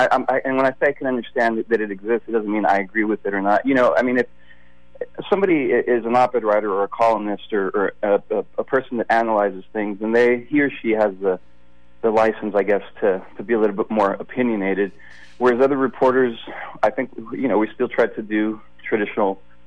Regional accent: United States; a person that looks like myself, who's a Hispanic male, 41 years old, born and raised in the United States

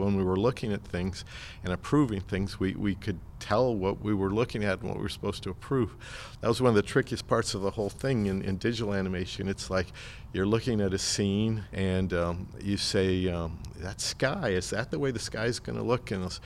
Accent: Iowa, United States; like me growing up in Iowa, you feel far away from places sometimes like Hollywood or New York

